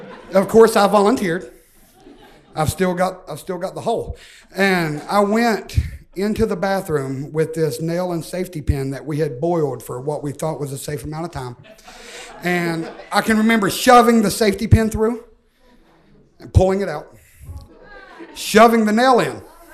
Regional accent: Cumberland, Kentucky, United States; also born or lived in Harlan County, Kentucky; So I was born in Harlan County, Kentucky.

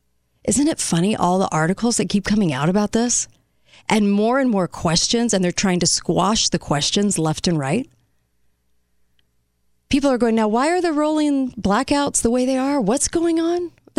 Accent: California, United States; moved away as an adult; I came from California 25 years ago, and I really honor the history here.

